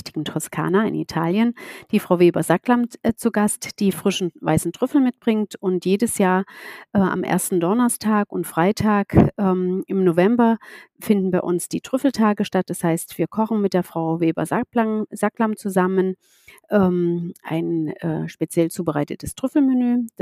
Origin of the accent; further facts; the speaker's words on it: Saxony-Anhalt, Germany; ich komme aus der Region